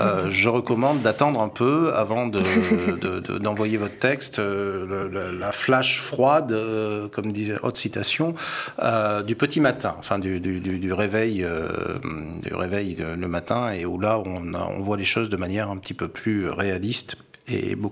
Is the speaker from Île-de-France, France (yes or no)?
no; Saint-Jean-de-Luz, Nouvelle-Aquitaine, France; je suis d'ici, je suis de Saint-Jean-de-Luz. C'est ici que j'ai appris la lenteur des choses